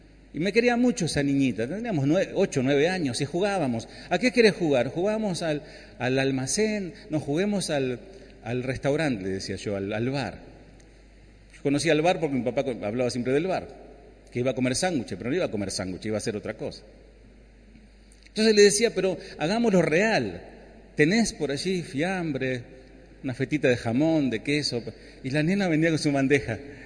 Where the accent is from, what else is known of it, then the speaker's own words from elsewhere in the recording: Berazategui, Buenos Aires Province, Argentina; Yo me crié en Berazategui.